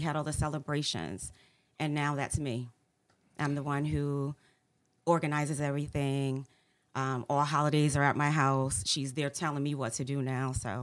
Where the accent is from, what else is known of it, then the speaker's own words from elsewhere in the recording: New Haven, Connecticut, United States; I grew up in New Haven, myself, along with my mother and my sister, my mom being a single mom, and I was the youngest.